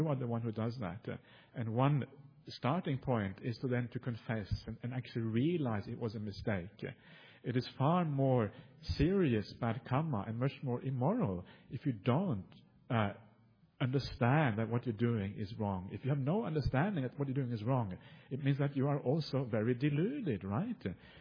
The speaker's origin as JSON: {"language": "English", "country": "Norway", "second_language": "English", "said": "I'm from Norway. In Norway, people are very direct."}